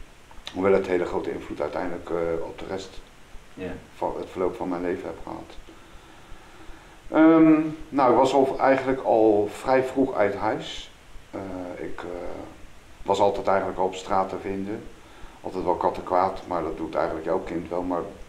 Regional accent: The Hague, South Holland, Netherlands; Ik ben 55 en ik kom uit Den Haag.

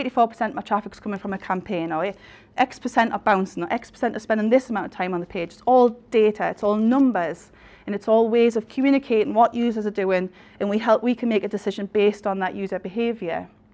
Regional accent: North East England, United Kingdom; We all say things, I'm a Geordie, they say things differently.

